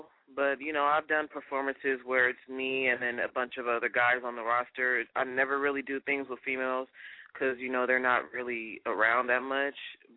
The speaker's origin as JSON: {"language": "English", "town": "Vallejo", "region": "California", "country": "United States", "also_born_or_lived": "East Palo Alto", "said": "I'm from Vallejo and East Palo Alto, which are both Bay Area cities, so I rep them both."}